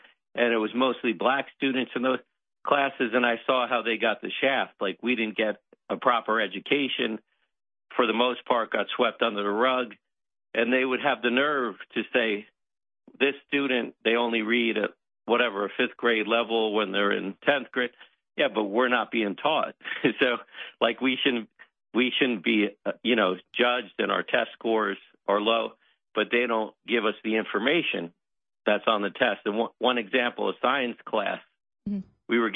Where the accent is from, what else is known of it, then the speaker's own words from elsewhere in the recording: South Orange, New Jersey, United States; where I grew up in South Orange, next to Newark